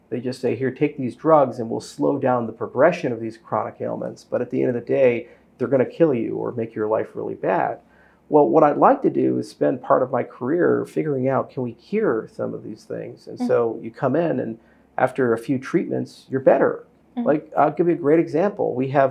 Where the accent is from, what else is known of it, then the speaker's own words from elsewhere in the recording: Hawaii, United States; moved away; also born or lived in Colorado / Wyoming; I grew up in Hawaii before I moved to Colorado and Wyoming. And there it was great because you have orchids growing in your backyard.